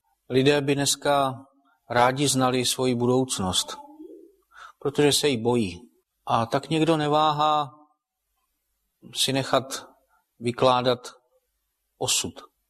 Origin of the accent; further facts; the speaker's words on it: Chrudim, Pardubice Region, Czechia; A pocházím z Chrudimi, to je, co by odtud dvakrát kamenem dohodil.